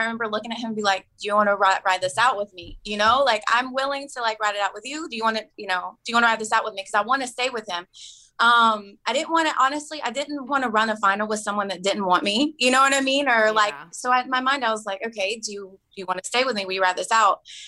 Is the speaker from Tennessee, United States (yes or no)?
yes; Tennessee, United States; I think a lot of it has to do with, I grew up in Tennessee. It's all mountains.